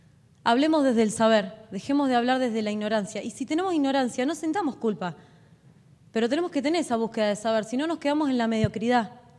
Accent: Argentina; Yo lo que creo es que como pueblo argentino, tenemos que exigir la legalización de esta planta que es legítima.

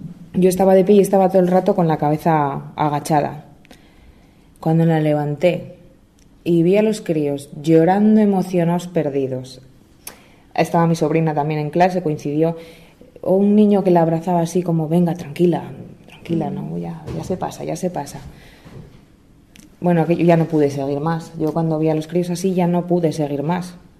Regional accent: Calahorra, La Rioja, Spain; vengo de Calahorra, la de Oja.

